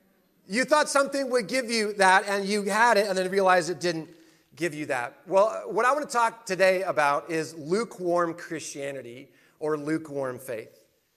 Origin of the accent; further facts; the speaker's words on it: Spokane, Washington, United States; I grew up in Spokane.